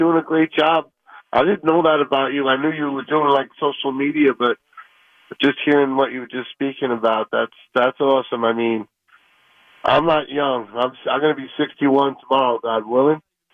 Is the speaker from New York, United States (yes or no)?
yes; Commack, New York, United States; he's from my hometown of Comac, so I'm friends with him.